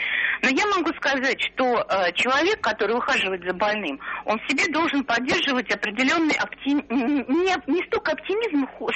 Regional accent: Moscow, Russia; я из Москвы.

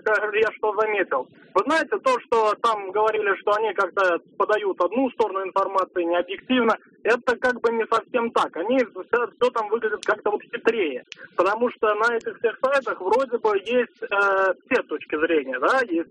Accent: Moscow, Russia; Я москвич.

